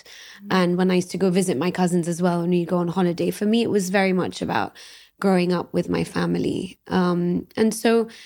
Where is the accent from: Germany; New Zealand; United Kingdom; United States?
United Kingdom; London; So I grew up in London and, you know, it was a time when music was really, really fantastic.